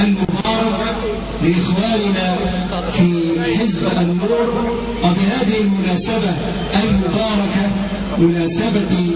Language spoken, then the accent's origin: Arabic; Egypt; بلادنا مصر